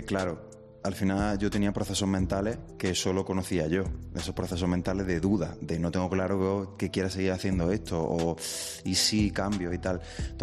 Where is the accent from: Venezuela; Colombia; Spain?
Spain; Lucena, Andalusia; moved away as an adult; also born or lived in Granada; Soy de Lucena, de Córdoba, eso es. Y ya con 18, cuando acabé la ESO y fui a estudiar a Granada